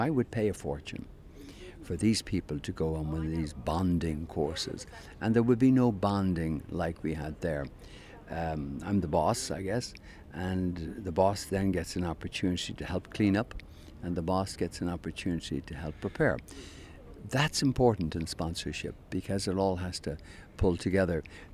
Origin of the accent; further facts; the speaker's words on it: Ireland; I mean, I grew up in Ireland, and growing up in Ireland, Sunday afternoon was quite simple.